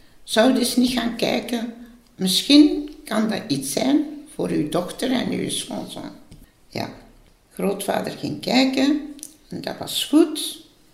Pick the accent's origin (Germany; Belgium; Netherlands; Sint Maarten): Belgium; Westmalle, Flanders; Ik ben van Westmal.